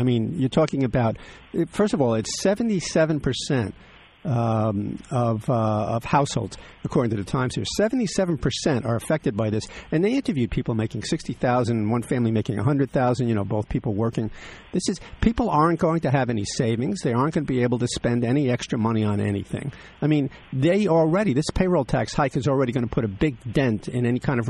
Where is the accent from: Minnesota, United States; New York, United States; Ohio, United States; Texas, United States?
New York, United States; People say, Social Security, you read in the New York, I read the Times, my hometown newspaper.